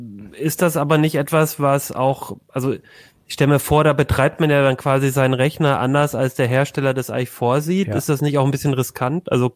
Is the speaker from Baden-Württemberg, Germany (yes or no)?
yes; Ulm, Baden-Württemberg, Germany; Also ich komme aus Ulm zum Beispiel, und es liegt halt so im Donautal.